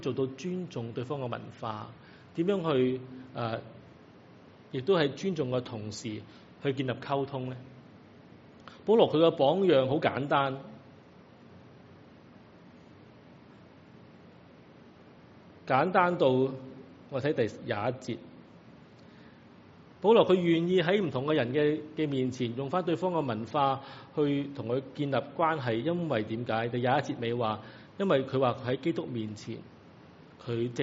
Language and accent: Chinese; China; 但同时我们中国人的文化也都有它好处和不好处的地方。